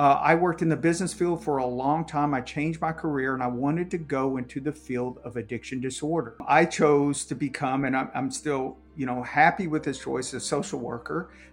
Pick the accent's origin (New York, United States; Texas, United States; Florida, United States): Texas, United States; Dallas; And Rob, you know I'm from Dallas, Texas, originally.